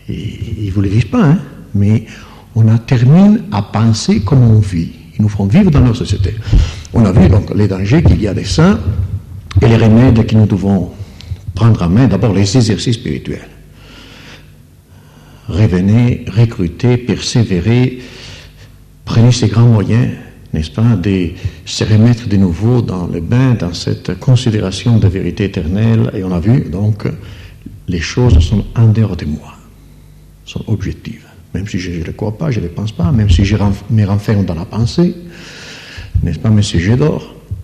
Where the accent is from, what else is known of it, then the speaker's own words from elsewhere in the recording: Italy; Moi, je suis italien, malheureusement, c'est moi qui dois lire ça.